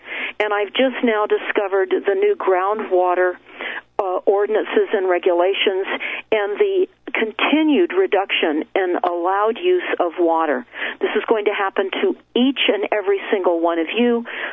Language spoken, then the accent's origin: English; Malibu, California, United States; also born or lived in Europe; I grew up in Malibu. I lived on a boat in Europe.